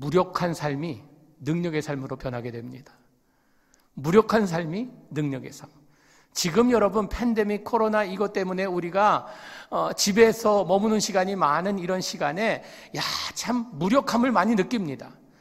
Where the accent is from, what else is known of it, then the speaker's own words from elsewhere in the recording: Monterey, California, United States; 제가 그 몬트리에서 자라면서